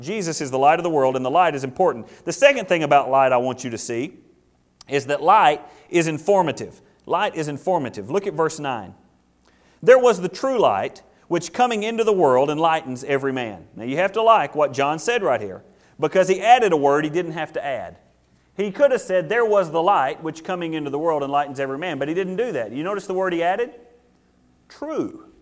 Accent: Canton, Texas, United States; I grew up in Canton, Texas, I think.

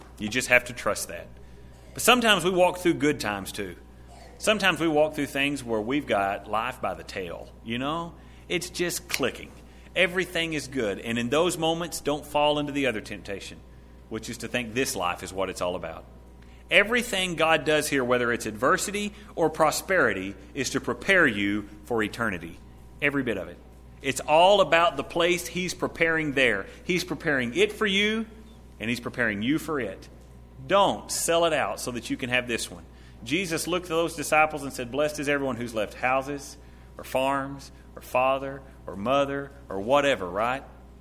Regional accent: Texas, United States; now in Colorado, United States; I'm a Texan living in Colorado, right? This is not where I belong.

